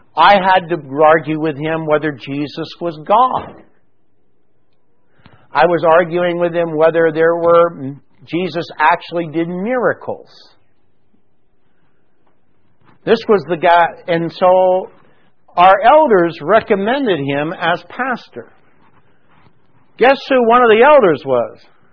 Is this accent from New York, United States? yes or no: no; Pennsylvania, United States; I was raised in Western Pennsylvania.